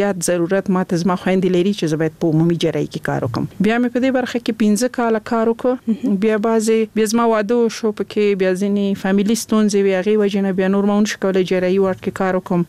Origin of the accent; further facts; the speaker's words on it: Laghman, Afghanistan; also born or lived in Nangarhar; زه خپل د لغمان ولایت یم